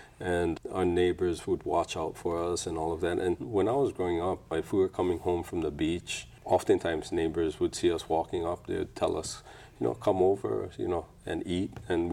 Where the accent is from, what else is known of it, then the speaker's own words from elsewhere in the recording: Hawaii, United States; also born or lived in Morioka, Japan; My father was in the civil service. He was actually stationed in Japan at that time. And my mom was from Morioka. And so I was born there. And I came to Hawaii when I was 2.5 years old.